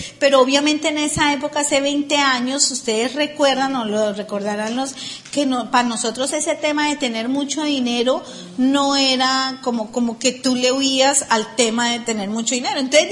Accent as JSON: {"language": "Spanish", "country": "Colombia", "said": "mira, yo soy de Colombia"}